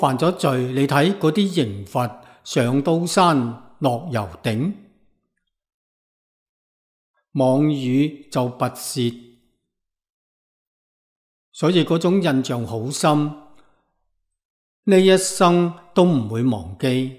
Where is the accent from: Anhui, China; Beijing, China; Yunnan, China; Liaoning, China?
Anhui, China; 而我们家乡是一个古文化的发祥地，中国的桐城派就在我们家乡那个地区。